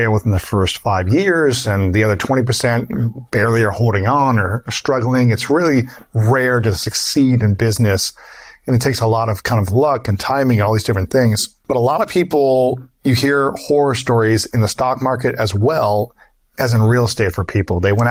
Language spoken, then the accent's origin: English; Midwest, United States; I'm from the Midwest, so I'm just kind of like welcoming most of the time.